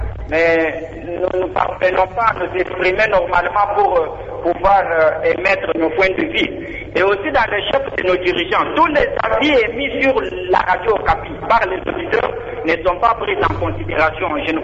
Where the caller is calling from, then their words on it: Kanyoka, DR Congo; un témoignage personnellement ici chez nous à Kanyoka au village.